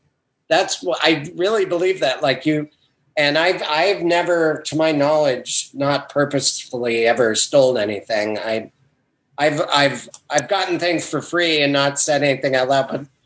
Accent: Montana, United States; In Montana.

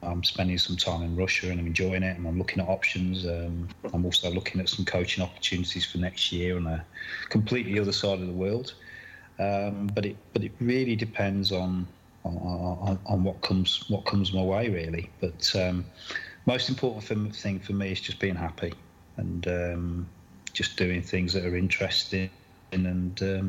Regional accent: England, United Kingdom; I was very, very honoured that they allowed me to, as an Englishman, to go and play for them.

